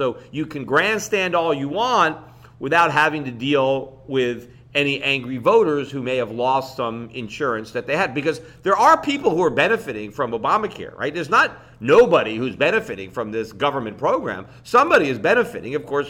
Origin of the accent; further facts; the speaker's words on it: Missouri, United States; you know, I'm from Missouri, right?